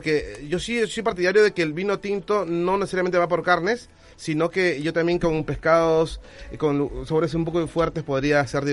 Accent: San Juan de Lurigancho, Lima, Peru; Yo soy peruano de una parte que se llama San Juan del Urigancho. De Lima está a 20 minutos.

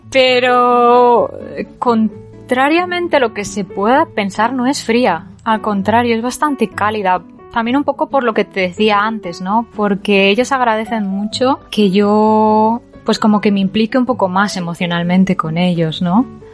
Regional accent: Barcelona, Catalonia, Spain; Yo soy de Barcelona

